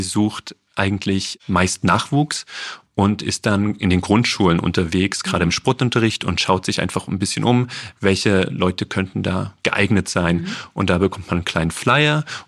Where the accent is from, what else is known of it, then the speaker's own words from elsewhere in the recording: Dresden, Saxony, Germany; als Dresdner